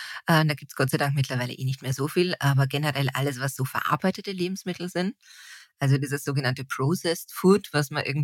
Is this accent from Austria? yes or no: yes; Austria; ich komme aus Österreich.